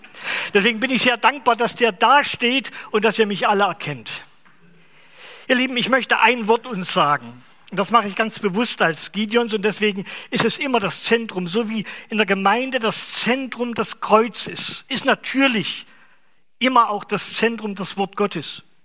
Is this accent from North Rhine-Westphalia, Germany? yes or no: no; Braunfels, Hesse, Germany; Ich komme aus Braunfels, also in der Nähe von Wetzlar.